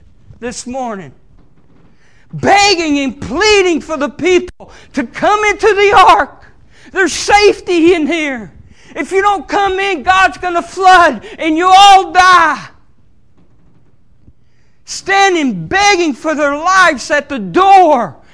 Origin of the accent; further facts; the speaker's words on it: Greenville, South Carolina, United States; moved away; I'm originally from South Carolina, Greenville, South Carolina. That's where I was born and raised, and I didn't come up here till about 2004.